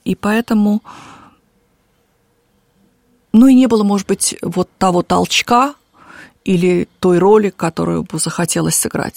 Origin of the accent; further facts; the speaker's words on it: England, United Kingdom; also born or lived in other countries; Я дочка посла. Я выросла за границей, в Англии. И дальше с родителями в других странах.